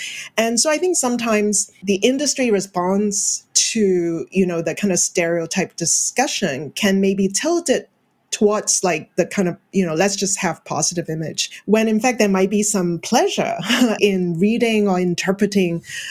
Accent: Hong Kong; my own experience growing up in Hong Kong

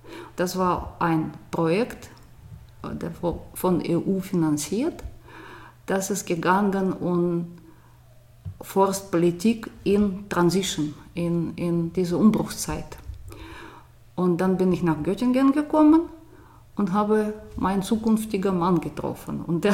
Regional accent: Moscow, Russia; German is a second language; Ich komme aus Moskau, da war ich an der Grenze von Moskau geboren, Moskau-Region eigentlich. Und Moskau ist nicht Russland, es ist was ganz ein bisschen anderes. Und ich bin noch in einem ganz anderen Land geboren, Sowjetunion.

